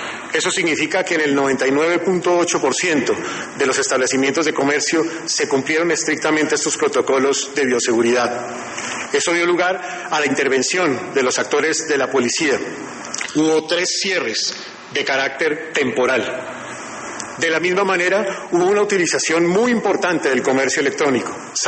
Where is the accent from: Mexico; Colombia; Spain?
Colombia; de la disciplina de nosotros como colombianos en el uso de tapabocas